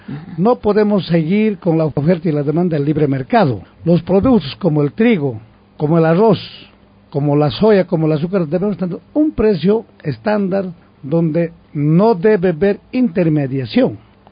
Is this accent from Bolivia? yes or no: yes; Bolivia; Si hablamos como bolivianos, sí, Santa Cruz puede satisfacer la demanda nacional.